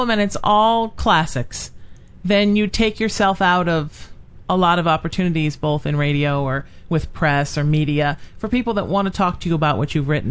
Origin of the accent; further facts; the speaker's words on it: Huntington Beach, California, United States; Yep, and I grew up in Huntington Beach, so I grew up with the boat parade.